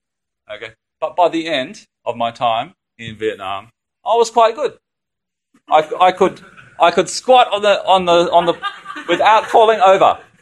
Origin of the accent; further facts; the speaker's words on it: Indonesia; I grew up in Indonesia, but I went to a boarding school for missionaries. Okay, so I'm Western. Okay, I'm really Western. I like Asian food. I speak a bit of Bahasa